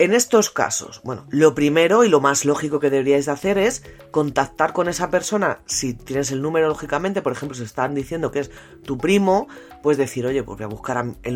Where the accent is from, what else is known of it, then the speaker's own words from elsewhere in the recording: Spain; Por ejemplo, yo que soy española, en España es más 34